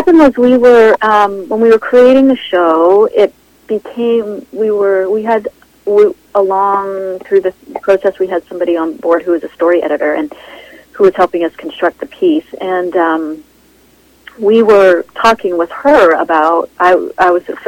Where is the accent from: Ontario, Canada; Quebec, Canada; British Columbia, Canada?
British Columbia, Canada; Vancouver; well, I grew up in Vancouver and then I left for a while and I came back just over 10 years ago.